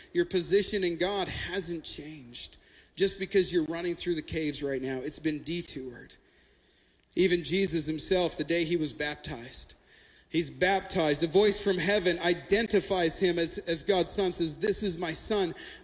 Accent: Canada; now in United States; I'm Canadian. If you've ever been in my office, I have a large Canadian flag. But I am proudly living in this nation, proudly married to an American

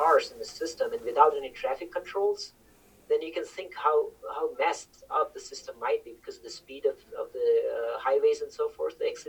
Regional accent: India; I grew up in India and in a very small town, and there were not many ways to get out of the town and get some education.

